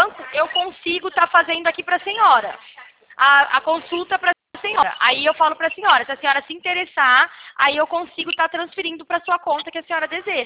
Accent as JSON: {"language": "Portuguese", "town": "Campinas", "region": "São Paulo", "country": "Brazil", "said": "Eu sou de Campinas."}